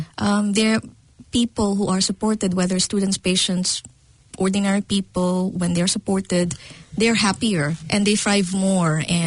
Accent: Makati, Metro Manila, Philippines; now in New Zealand; I used to live in the city in the Philippines. I came from Makati, which is a commercial district.

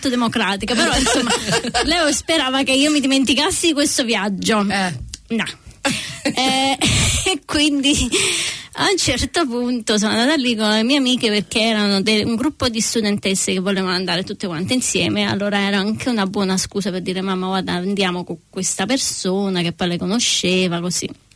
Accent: Naples, Campania, Italy; moved away as an adult; now in London, United Kingdom; sono nata e cresciuta a Napoli. Adoro la mia città tuttora.

